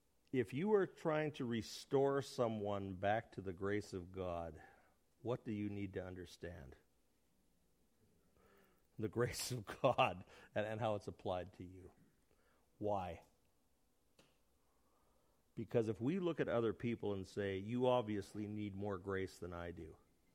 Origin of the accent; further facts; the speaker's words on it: Winnipeg, Manitoba, Canada; In the city that I grew up in Winnipeg